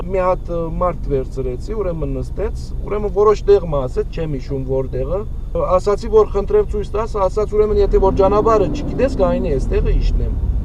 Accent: Syria; now in Armenia; Բայց շատ ժամանակ, որ մեզ ոստիկանությունը գանգնեցնում էր և իմանում էր, որ սիրիահայ ենք

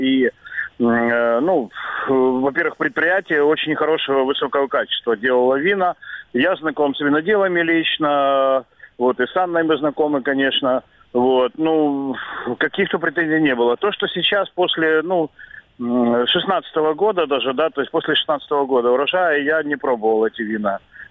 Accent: Novhorod-Siverskyi, Chernihiv Oblast, Ukraine; Я сам родом из Черниговской области, это север Украины, Новгород-Северский.

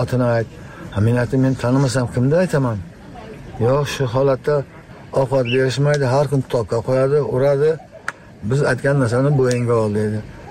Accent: Tajikistan; now in Uzbekistan; 1997-yil oilaviy biz Xatlon viloyatidan Surxondaryo viloyatining Jahron tumaniga ko'chib keldik.

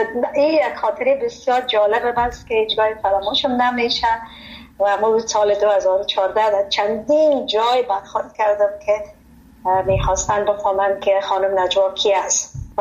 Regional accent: Afghanistan; moved away; من بسیار از افغانستان سابقا برامدین هیچ چیزی از مملکت به یادم نیست

